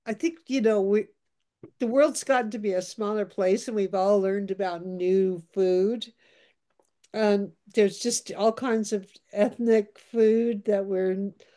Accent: Southwest, United States; I'm from the Southwest, you know, peppers, tomatoes, and corn.

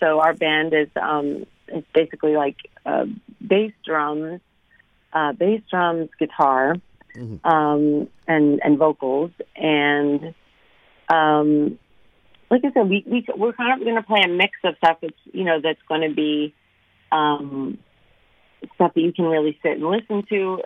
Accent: Massachusetts, United States; now in Philadelphia, United States; I grew up in the Boston area, actually, a little bit north of Boston on the North Shore.

